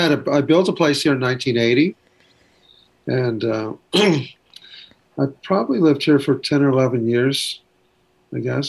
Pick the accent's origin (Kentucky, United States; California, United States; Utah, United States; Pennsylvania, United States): California, United States; Ventura; also born or lived in Waco, Texas; I grew up in, I was born in Texas, Waco, or Waco as I've called it for years. But, from 2 years of age on, I was in Ventura, California, which is on the coast.